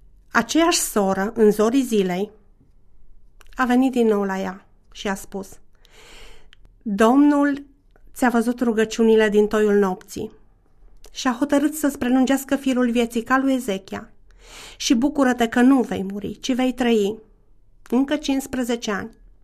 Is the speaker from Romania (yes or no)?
yes; Anina, Caraș-Severin, Romania; M-am născut în Anina, în județul Caraș-Severin. Și acolo mi-am petrecut copilăria și adolescența și pot să spun că o mare parte din viață.